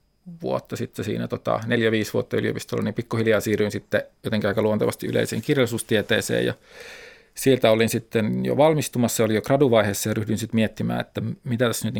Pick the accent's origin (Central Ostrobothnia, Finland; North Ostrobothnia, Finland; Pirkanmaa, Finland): Central Ostrobothnia, Finland; Kokkola; Kokkolasta, Keski-Pohjanmaalta.